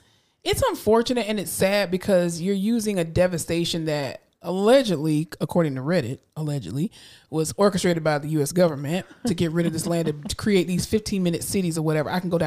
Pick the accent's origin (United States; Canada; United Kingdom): United States; Florida; I mean, I'm from Florida, and I've experienced enough hurricanes to know.